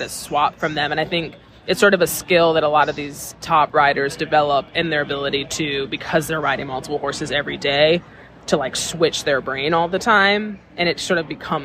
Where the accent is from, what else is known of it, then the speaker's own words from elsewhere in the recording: Chicago, Illinois, United States; So technically I'm from Chicago, but I spend half of the year in Ocala for the winter and then the other half in Virginia for the summer.